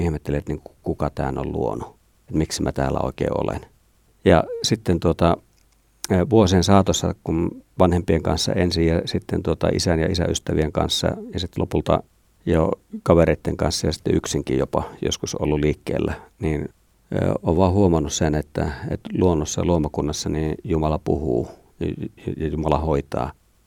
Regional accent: Lapland, Finland; Mulle itselle Pohjois-Suomesta, Lapista, kun olen kotoisin

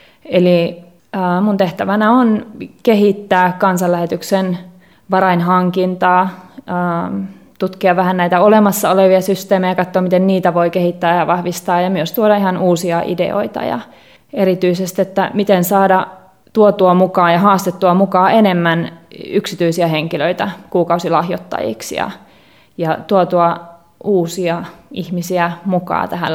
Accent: Southeast Finland, Finland; also born or lived in Costa Rica; Mä olen kotoisin Kaakkois-Suomesta

